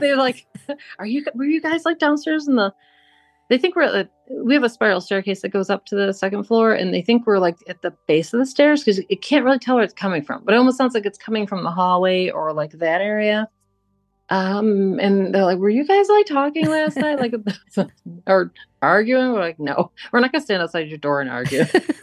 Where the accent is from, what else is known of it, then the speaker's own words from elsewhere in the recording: Buffalo, New York, United States; I'm from this Buffalo, New York area, but my family is Canadian. So my mom's side, it's all like we're half Canadian.